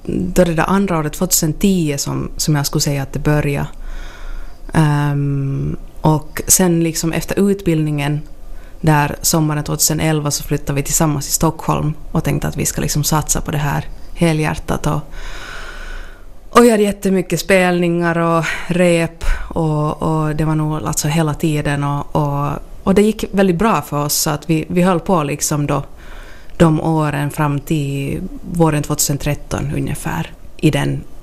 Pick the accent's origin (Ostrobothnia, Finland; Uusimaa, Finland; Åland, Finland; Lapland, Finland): Ostrobothnia, Finland; Vaasa; born there; Ja, alltså jag är född i Vasa och har hållit på med musik mer eller mindre sen tonåren.